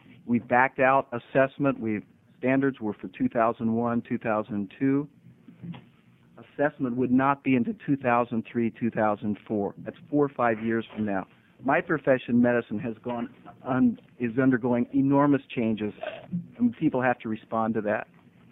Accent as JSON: {"language": "English", "region": "Indiana", "country": "United States", "tie": "born or raised there", "said": "Now, part of the problem is that I grew up in Indiana playing basketball."}